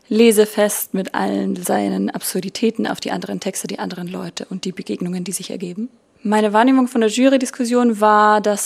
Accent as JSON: {"language": "German", "region": "Carinthia", "country": "Austria", "tie": "born or raised there", "said": "ich bin in Kärnten aufgewachsen und lebe zwischen Leipzig und Wien."}